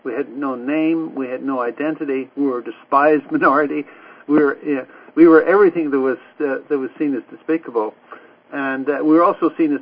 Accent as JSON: {"language": "English", "country": "Ireland", "also_born_or_lived": "England", "moved": "yes", "lives_now": "United States", "said": "it's not likely, when you come to the United States as an Irish person, you don't suffer any discrimination. Other people have discrimination here, but not the Irish."}